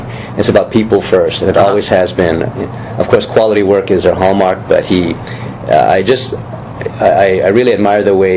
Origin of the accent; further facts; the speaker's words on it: Pearl City, Hawaii, United States; I think growing up in Pearl City, they always had strong little league teams.